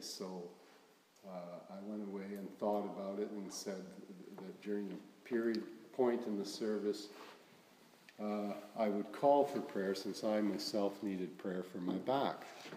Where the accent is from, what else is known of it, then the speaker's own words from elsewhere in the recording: Canada; from Canada.